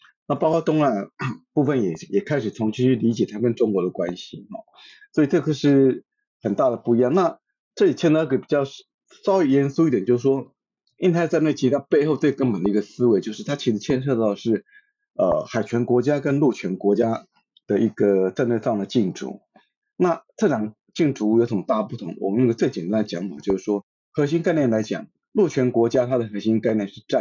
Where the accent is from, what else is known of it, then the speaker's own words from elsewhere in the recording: Taiwan; 那所以我们其实台湾人国人长期以来其实不太关心国际